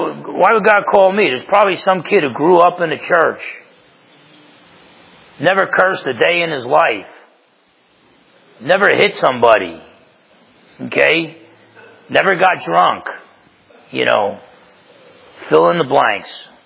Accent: New Jersey, United States; I grew up in Essex County, New Jersey.

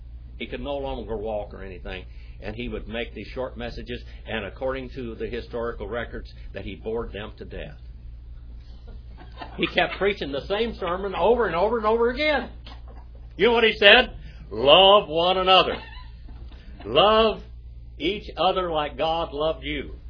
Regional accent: Texas, United States; Oh, yeah, I rode horses in Texas. I'm from Texas.

